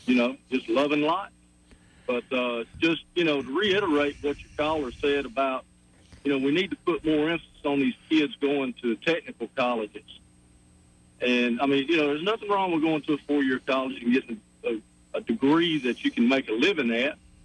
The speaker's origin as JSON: {"language": "English", "region": "Alabama", "country": "United States", "tie": "born or raised there", "said": "Born and raised in the River Region area all my life. Worked here, married here, raised a family."}